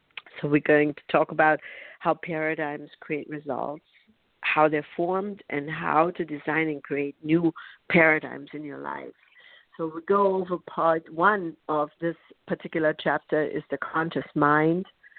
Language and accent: English; Bavaria, Germany; now in United States; I grew up in Bavaria, so my parents were Catholic, my grandparents were Catholic, and their parents before them were Catholic. So I was influenced by an economy and a culture of Catholicism